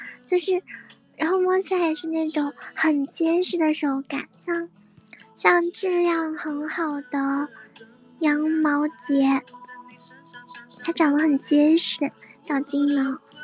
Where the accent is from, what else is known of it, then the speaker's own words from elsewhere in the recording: Sichuan, China; 安逸在四川，我们四川这边是舒不舒服的意思。